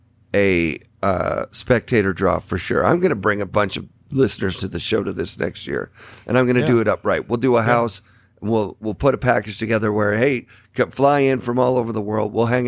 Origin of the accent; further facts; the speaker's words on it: Ontario, Canada; I grew up in Ontario, Canada